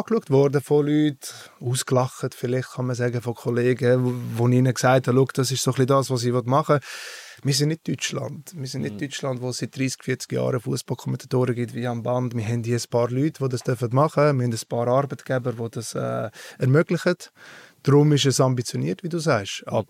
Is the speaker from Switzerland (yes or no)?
yes; Engelberg, Obwalden, Switzerland; Ich bin in Engelberg aufgewachsen, im bescheidenen Engelberg, wenn man es kennt. Eher bekannt für Skispringen, Schwingen, Skisport.